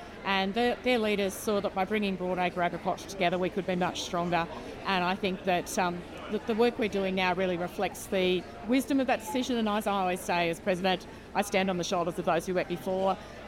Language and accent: English; Australia; And that's something to be incredibly proud of as Australian farmers.